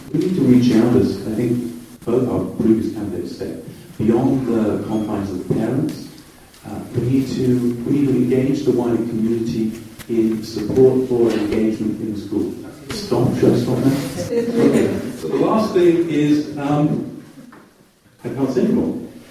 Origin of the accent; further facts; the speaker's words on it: England, United Kingdom; moved away as an adult; So I grew up in England, you probably tell from the accent. My education is in engineering and business, Cambridge University. And I came to this country in, 20 years ago.